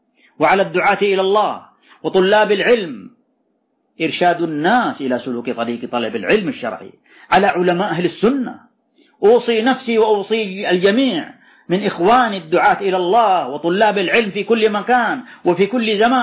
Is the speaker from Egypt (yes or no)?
no; Saudi Arabia; بلادنا المملكة العربية السعودية